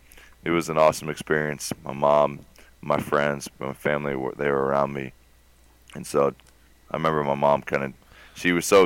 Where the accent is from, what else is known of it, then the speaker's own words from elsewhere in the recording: Ohio, United States; You know, we're from Ohio.